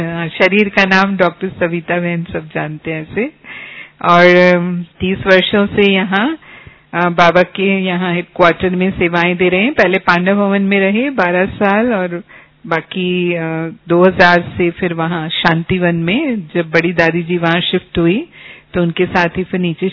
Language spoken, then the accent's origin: Hindi; Kota, Rajasthan, India; मैं निकली राजस्थान से हूँ